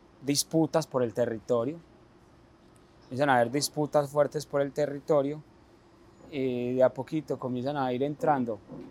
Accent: Medellín, Antioquia, Colombia; Nacido y criado en la Comuna 13, un sector de la ciudad.

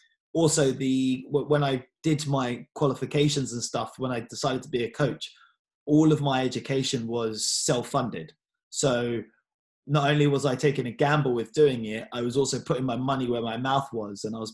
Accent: London, United Kingdom; So I'm from East London, born and raised. I grew up around here, went to school around here.

